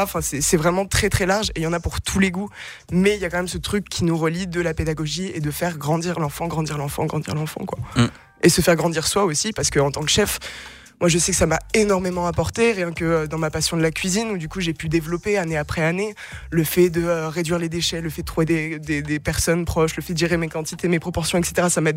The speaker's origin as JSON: {"language": "French", "town": "Nancy", "region": "Grand Est", "country": "France", "tie": "born or raised there", "said": "Moi, j'ai grandi à Nancy. Ma famille est à Nancy depuis des centaines d'années. Je suis un énorme flexeur d'être plus grand Lorrain de cette terre."}